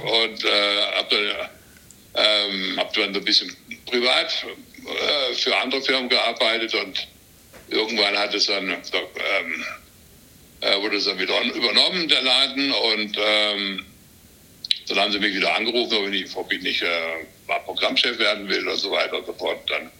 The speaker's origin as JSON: {"language": "German", "region": "Baden-Württemberg", "country": "Germany", "said": "Und dann ich komme aus Südbaden"}